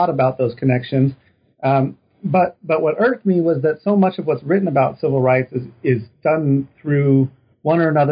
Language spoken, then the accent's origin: English; Reno, Nevada, United States; Well, so I'm originally from Reno, Nevada.